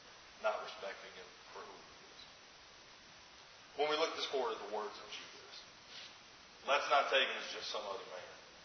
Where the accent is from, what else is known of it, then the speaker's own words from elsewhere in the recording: Alabama, United States; I thought about like chain gangs before. before, working on a chain gang, growing up in Alabama. There's a correctional facility not too far from where I was